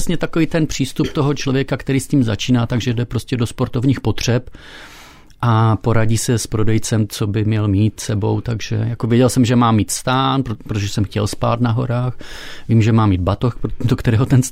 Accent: Frýdek-Místek, Moravian-Silesian Region, Czechia; Jako malý jsem vlastně chodil do turistických oddílů ve Frýdku místku, odkud pocházím.

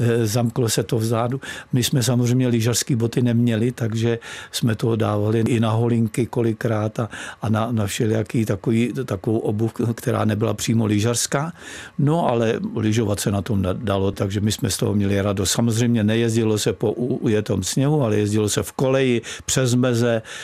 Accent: Střezimíř, South Bohemian Region, Czechia; Já jsem vyrůstal ve Střezimíři a tam jsme měli kopce hned za barákem.

